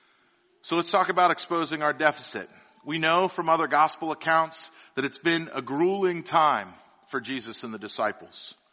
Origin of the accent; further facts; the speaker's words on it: Annapolis, Maryland, United States; I'm from Annapolis, Maryland. I grew up there my whole life.